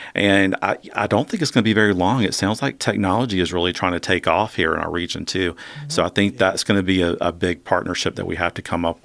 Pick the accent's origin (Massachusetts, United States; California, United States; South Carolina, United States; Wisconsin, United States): South Carolina, United States; Lake City; also born or lived in Myrtle Beach; growing up, I grew up in Lake City. I did live in Myrtle Beach for a while, but most of my life has been in the Lake City area.